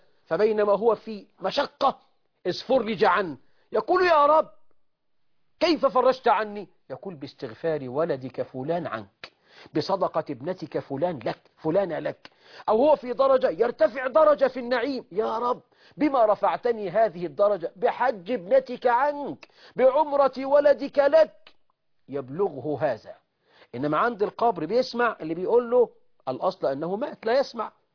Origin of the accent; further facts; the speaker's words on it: Egypt; اللهم اجعل بلدنا مصر أمنا أمانا رخاء سخاء